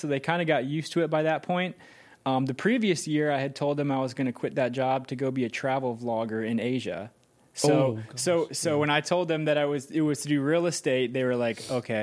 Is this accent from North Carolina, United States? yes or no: yes; North Carolina, United States; so I'm from North Carolina